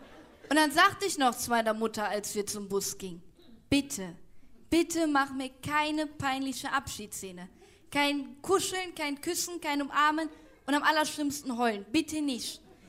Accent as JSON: {"language": "German", "town": "Aachen", "region": "North Rhine-Westphalia", "country": "Germany", "said": "Ich komme aus Aachen."}